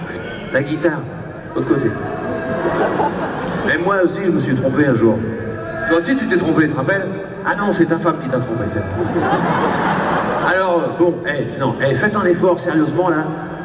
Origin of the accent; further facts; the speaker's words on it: Paris, Île-de-France, France; ouais, je suis de Paris